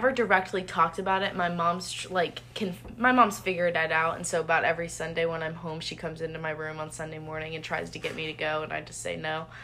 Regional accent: York, Pennsylvania, United States; York. It's like an hour and a half south of Philly.

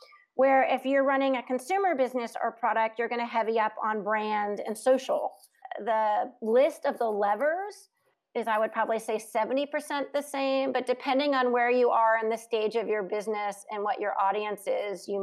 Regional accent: West Coast, United States; He's also from the East Coast and I'm from the West Coast.

